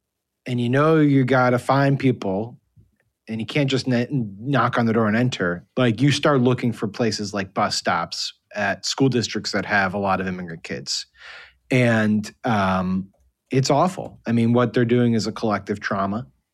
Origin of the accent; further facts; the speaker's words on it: Connecticut, United States; because it's my home state, Connecticut